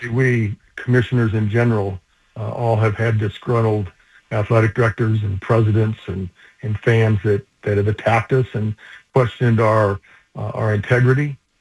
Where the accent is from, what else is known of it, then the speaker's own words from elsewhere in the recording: Washington, United States; also born or lived in Oregon; I was born in Oregon and raised in Washington, so I've got a lot of roots in the Pac-12.